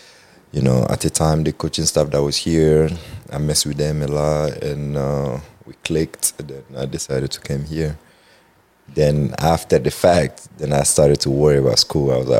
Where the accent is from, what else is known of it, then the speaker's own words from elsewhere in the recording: Mali; I'm from West Africa, Mali. Yeah, student athlete at ISU. Play basketball here. Been here for like 5 years now.